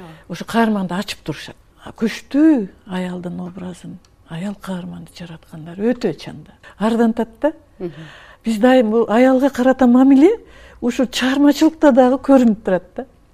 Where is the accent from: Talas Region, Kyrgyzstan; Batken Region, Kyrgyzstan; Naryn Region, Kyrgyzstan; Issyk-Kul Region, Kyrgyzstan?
Batken Region, Kyrgyzstan; Kara-Bulak; Мен туулуп өскөн айылым Баткен районунун Кара Булак айылы, Тоо таянган айылык атактуу даңазалуу Айгүл тоонун түбүндөгү айыл.